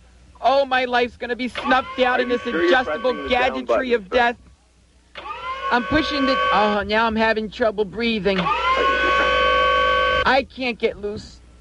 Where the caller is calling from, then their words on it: Oak Park, Michigan, United States; I'm calling from Oak Park.